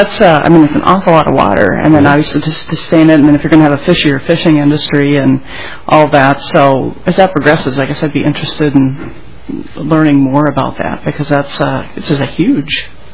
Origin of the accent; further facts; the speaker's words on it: the West, United States; And I grew up in the West.